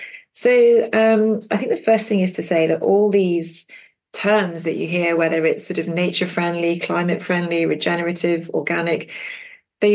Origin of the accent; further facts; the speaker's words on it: Scotland, United Kingdom; my heart is definitely in Scotland. I can't claim to be Scottish, but I grew up just outside Edinburgh in the late 70s and went to uni at Edinburgh University.